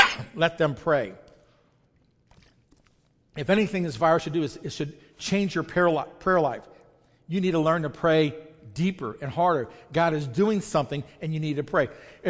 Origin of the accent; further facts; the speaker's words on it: United States; we have a problem with, especially as American, if you've never been to a third world country, you know nothing about this, but if you've never been, if you're in America, it's hard to embrace discomfort.